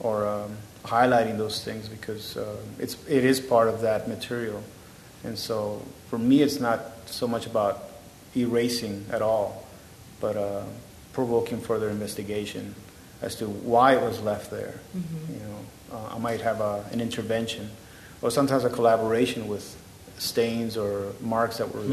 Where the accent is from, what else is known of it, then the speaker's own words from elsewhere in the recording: Miami, Florida, United States; a lot has to do with the isolation, being displaced, growing up in Miami in the 80s.